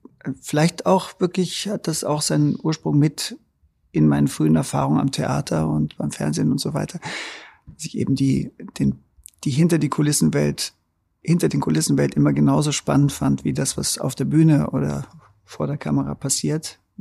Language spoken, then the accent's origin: German; Munich, Bavaria, Germany; Filmkinos in meiner Heimatstadt München